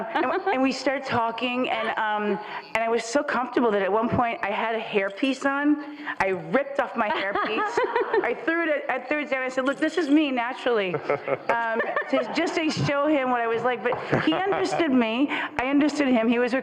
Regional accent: Brooklyn, New York, United States; accent: Puerto Rican; not only did I have to lose my Puerto Rican accent, I had to lose my New York accent. I'm from Brooklyn, and you know, my voice is a typical New York accent.

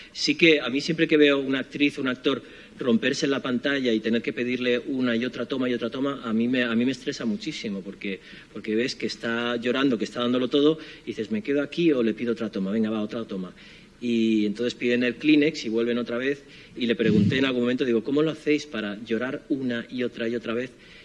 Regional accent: Spain; Mi padre era chileno, mi madre española, y siempre he mantenido ese vínculo. Pero no puedo negar que me he criado en España y me siento español.

